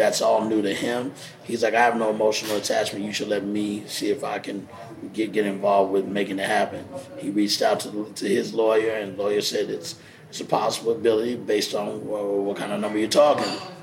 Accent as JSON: {"language": "English", "region": "Texas", "country": "United States", "lives_now": "New York, United States", "said": "And, you know, everybody knows I'm from Texas originally."}